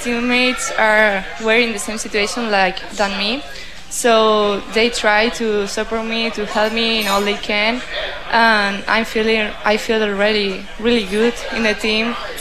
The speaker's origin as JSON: {"language": "English", "country": "Spain", "second_language": "English", "said": "because I'm from Spain, so it's more difficult for me than for other people."}